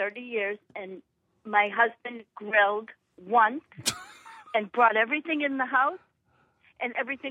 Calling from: Arlington, Massachusetts, United States; Arlington.

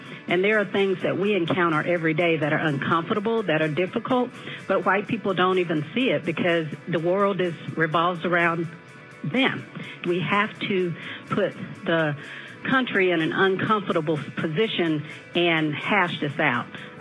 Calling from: Lodzella, Georgia, United States; I'm calling from Lodzella, Georgia.

